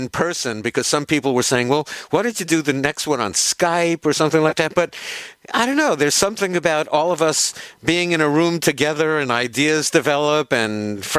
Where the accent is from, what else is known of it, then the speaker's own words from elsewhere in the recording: New York City, New York, United States; I'm from Manhattan, the Bronx, and Queens, but never really Brooklyn.